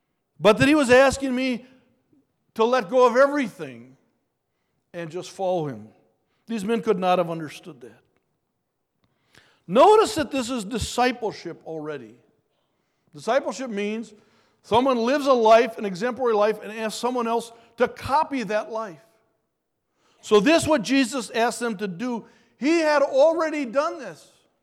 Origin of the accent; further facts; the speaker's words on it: Minnesota, United States; We're from Minnesota.